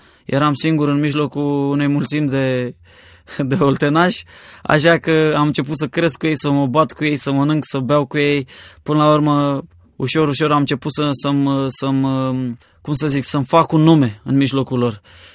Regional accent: Craiova, Dolj, Romania; also born or lived in Suceava; eu m-am născut în Treia și Suceava undeva și la un moment dat, la 6 ani, m-am mutat în Craiova

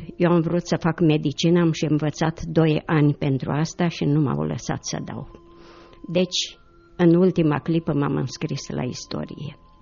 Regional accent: Iași, Iași County, Romania; also born or lived in Bukovina; m-am născut în Bucovina la 13 februarie 1929. Toată copilăria am petrecut-o însă la Iași, în tradiționalul cartier Tătăraș, liceul, facultatea, până la 24 de ani, deci am trăit în Iași.

